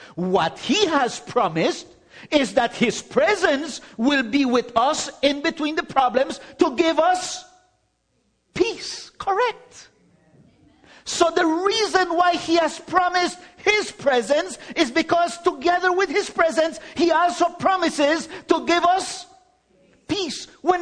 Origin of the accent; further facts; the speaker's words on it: Belize; By the way, I'm from Belize. Okay? The best and most beautiful country in the world. Belize.